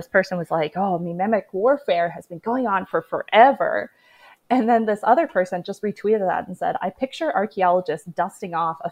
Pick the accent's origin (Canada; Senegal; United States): Canada; I am Canadian. Great. Yes, I am Canadian.